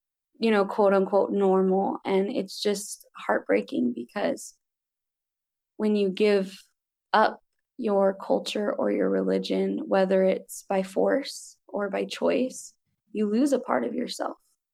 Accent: Las Vegas, Nevada, United States; now in Idaho, United States; I grew up in Vegas area. My family is from the Fort Peck Indian Reservation in Montana.

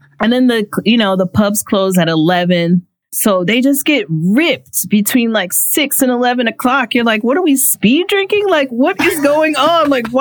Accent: Los Angeles, California, United States; I'm from Los Angeles as well. Everybody's like, ooh, LA. Everybody loves LA, right? So yeah, I think the fact that I was from LA has always helped me, no matter where I've been.

